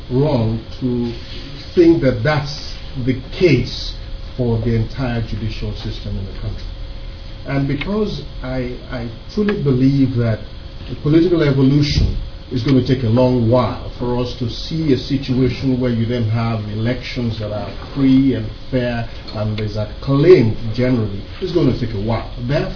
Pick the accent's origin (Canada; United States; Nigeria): Nigeria; I'm the chef, and I'm also a Nigerian, so issues of this nature really interest me.